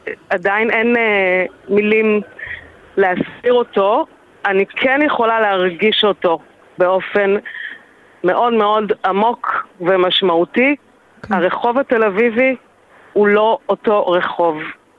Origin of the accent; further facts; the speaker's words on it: Kfar Etzion, West Bank, Palestine; אני גדלתי בקיבוץ כפר עציון, זה קיבוץ דתי בגוש עציון